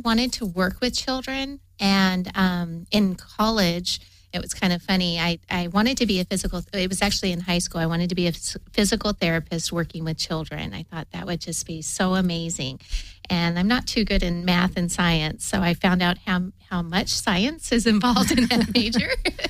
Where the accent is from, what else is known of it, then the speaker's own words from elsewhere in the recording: Fullerton, California, United States; Oh, wow. Well, my family, I grew up in Fullerton.